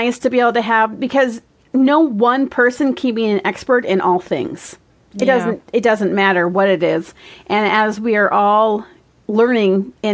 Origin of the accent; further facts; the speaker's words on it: Minnesota, United States; Okay, I am born and raised in Minnesota, and people think of the state of Minnesota as being very Scandinavian.